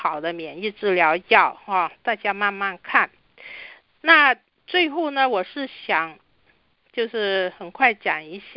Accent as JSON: {"language": "Chinese", "country": "China", "said": "就是比如说我们中国人常说的电疗还有化疗"}